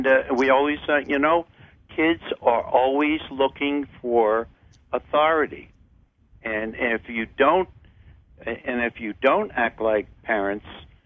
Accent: New York, United States; I come from Long Island, and I grew up on the Bay, South Shore Bay.

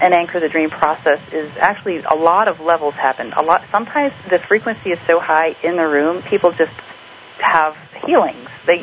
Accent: Virginia, United States; people always think I'm from California, but I'm from the East Coast.

